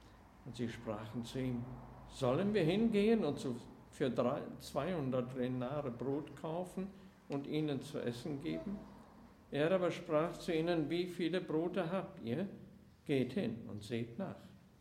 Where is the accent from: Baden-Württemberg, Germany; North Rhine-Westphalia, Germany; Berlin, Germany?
North Rhine-Westphalia, Germany; Emsdetten; now in Gummersbach, Germany; Dass es inzwischen nicht mehr so ist in Emstetten, aber das drückt etwas aus, wo ich aufgewachsen bin und ich glaube, hatte ich schon mal einen Abend gehalten über meinen Weg aus dem Katholizismus und ich wohne ja in Gummersbach